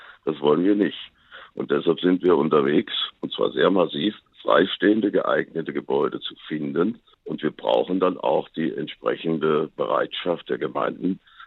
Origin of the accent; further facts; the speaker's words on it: Giessen, Hesse, Germany; Ich komme ja aus Gießen und ich bin unmittelbar dabei